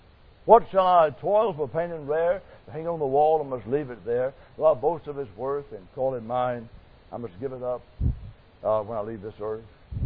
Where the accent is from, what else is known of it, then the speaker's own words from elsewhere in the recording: Georgia, United States; I'm from Georgia.